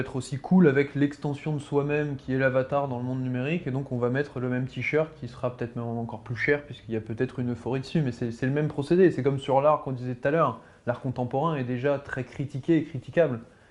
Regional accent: Méry-sur-Oise, Île-de-France, France; Moi, je viens du Val d'Oise et de Mairie-sur-Oise, ma petite ville.

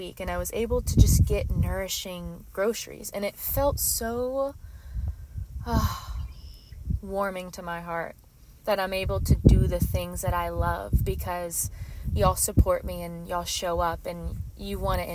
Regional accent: Texas, United States; I got to eat crawfish, and y'all know I'm from Texas. And I just moved back home.

